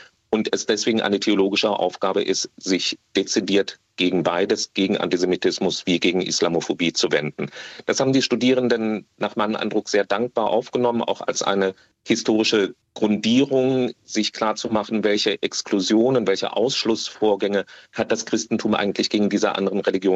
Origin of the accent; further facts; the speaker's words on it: Germany; now in United States; das wir als Deutsche mitbringen